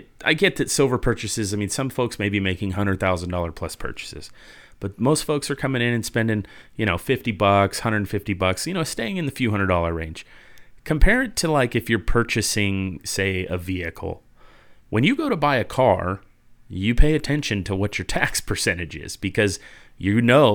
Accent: California, United States; you know, we're both from California originally. I keep that quiet most of the time.

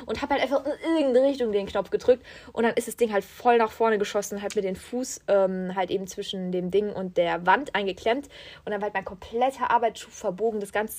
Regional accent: Germany; ich bin Deutsche

